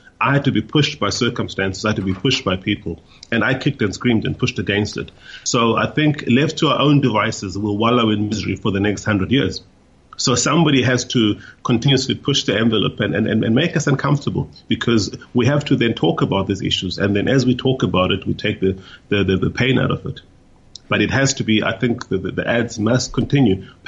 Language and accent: English; South Africa; this is our identity, we're South African. Underneath that, I may express my identity as being Xhosa, as being a Christian, but the overriding one is my nationality.